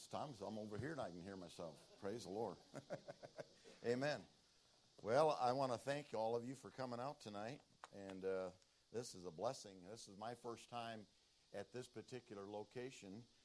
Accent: Michigan, United States; But I grew up in Michigan on a farm, and we had 10 acres

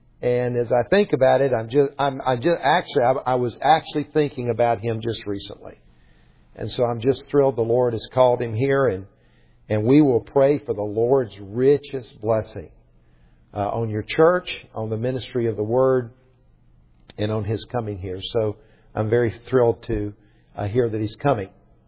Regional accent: Columbia, South Carolina, United States; I grew up here in South Carolina, and we attended the Shandon Presbyterian Church in Columbia, South Carolina.

